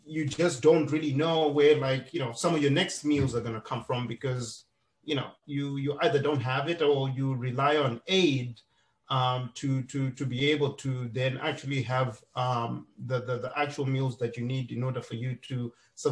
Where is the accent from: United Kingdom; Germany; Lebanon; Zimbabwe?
Zimbabwe; now in United States; So I grew up in Zimbabwe. That's part of my background before I came to the US.